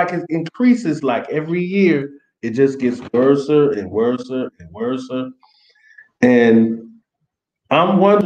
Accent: Chicago, Illinois, United States; And it's a big difference from Chicago, because that's, you know, I'm from Chicago.

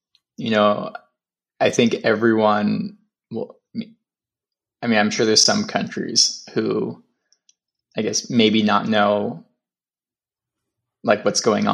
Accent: California, United States; I'm from California. Like, California is like going crazy right now

